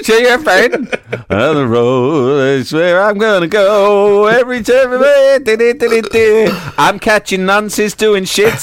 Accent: Glasgow, Scotland, United Kingdom; I grew up in the Gorbals.

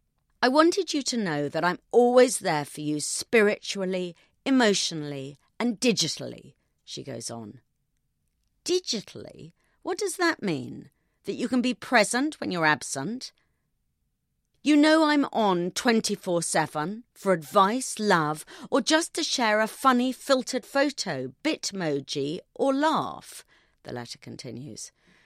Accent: United Kingdom; So far, our disagreement may be merely that Ms. Arens is American and I'm British

